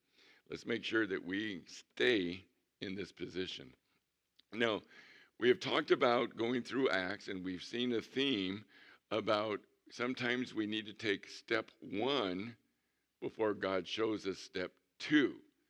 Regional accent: San Diego, California, United States; I mean, when I was growing up in San Diego around the ocean all the time

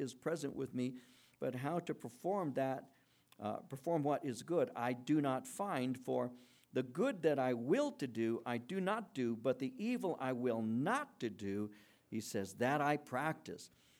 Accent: Norwalk, California, United States; a house across the street from where I grew up in Norwalk

